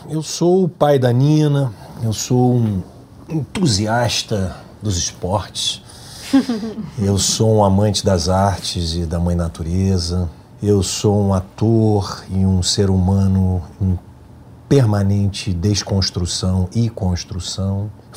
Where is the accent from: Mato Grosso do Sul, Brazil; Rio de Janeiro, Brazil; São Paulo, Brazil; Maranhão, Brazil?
Rio de Janeiro, Brazil; Petrópolis; Eu sou da Serra do Rio de Janeiro, tá? Vamos entender que eu venho realmente de uma cidade que não era uma cidade grande, né? Não é uma cidade grande, Petrópolis.